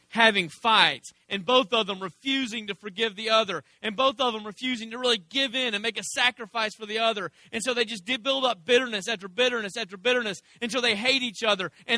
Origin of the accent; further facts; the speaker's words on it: United States; And I'm from America, so I celebrate Christmas.